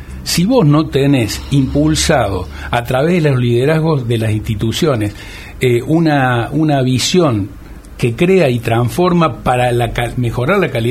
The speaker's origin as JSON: {"language": "Spanish", "town": "Villa María", "region": "Córdoba", "country": "Argentina", "said": "porque además venimos del interior, venimos de la Palestina, venimos de Villa María."}